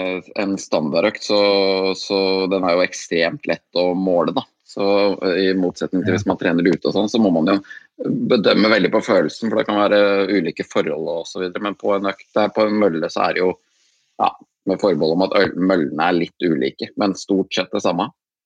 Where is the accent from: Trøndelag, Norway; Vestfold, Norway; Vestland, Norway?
Vestfold, Norway; Andebu; akkurat nå så jeg en liten tur hjemme I Andebu, på gården til foreldrene mine, her som jeg vokst opp da.